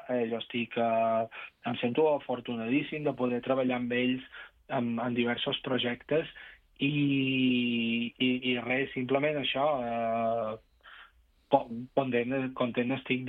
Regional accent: Balearic Islands, Spain; also born or lived in Barcelona; amb el Covid vaig tornar cap a Mallorca, que jo sóc mallorquí

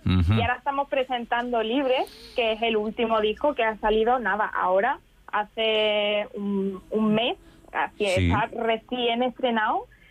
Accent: Peñarroya-Pueblonuevo, Andalusia, Spain; En mi pueblo, donde yo nací, que se llama Peñarroya, Pueblo Nuevo, tocamos en octubre

